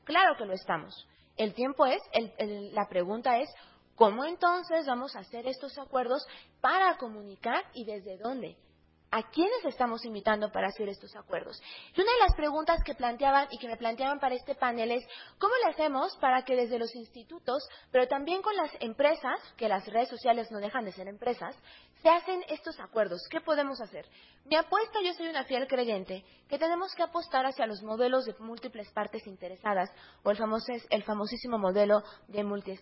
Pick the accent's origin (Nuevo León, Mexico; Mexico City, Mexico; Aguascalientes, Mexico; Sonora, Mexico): Aguascalientes, Mexico; yo vengo de Aguascalientes y es importante para mí nombrarlo porque el lugar donde habito, donde acciono, también es un espacio político